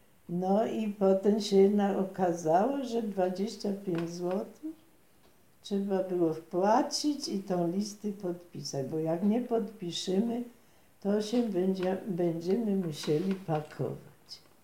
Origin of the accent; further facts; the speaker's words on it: Silesian Voivodeship, Poland; przecież my tu Ślązacy są doma